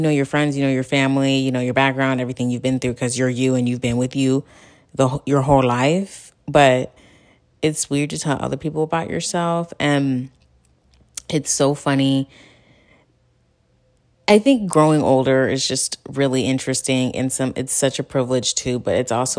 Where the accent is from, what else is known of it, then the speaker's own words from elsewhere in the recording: Cleveland, Ohio, United States; I'm 22. I am from Cleveland, Ohio. I'm from a suburb in Cleveland, Ohio. Black girl, loud and proud.